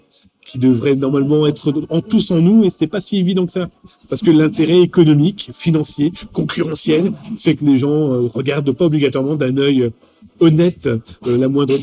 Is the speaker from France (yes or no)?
yes; France; accent: French; J'ai déjà du mal avec mon accent français